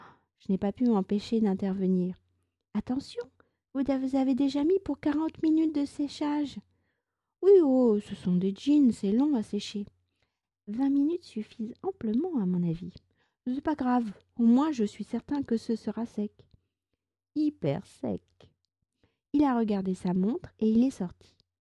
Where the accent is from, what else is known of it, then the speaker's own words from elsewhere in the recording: France; je suis française, j'habite près de Paris